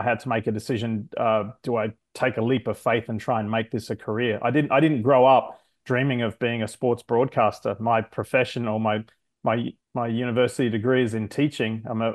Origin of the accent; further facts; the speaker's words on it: Australia; And in the little suburb that I grew up in Australia, my oldest friend in life won a motorcycle from a television show.